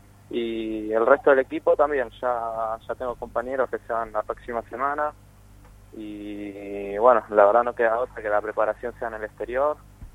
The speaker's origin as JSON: {"language": "Spanish", "town": "La Plata", "region": "Buenos Aires Province", "country": "Argentina", "said": "En La Plata, yo soy de La Plata"}